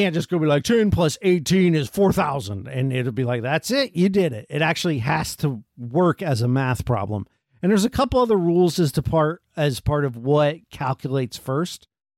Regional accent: United States; We don't know what kilometers are. We're from America

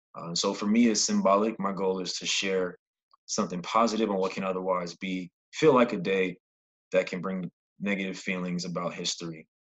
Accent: Brooklyn, New York, United States; now in Inglewood, United States; I currently live in the LA area, specifically Inglewood, and I'm from Brooklyn, New York. Been in California for 3 years.

